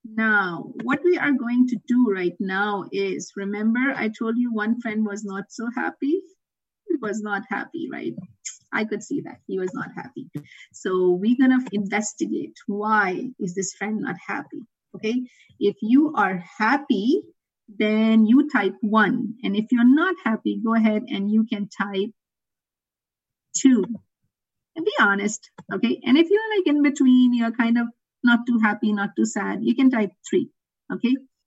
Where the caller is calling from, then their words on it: Atlanta, Georgia, United States; Yes, I am logging in from Atlanta, Georgia